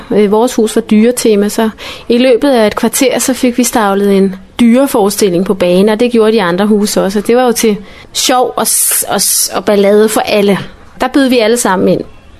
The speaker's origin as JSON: {"language": "Danish", "town": "Copenhagen", "region": "Capital Region of Denmark", "country": "Denmark", "said": "Jeg er på Livø med mine to piger på 11 og 13 år, og vi kommer fra København."}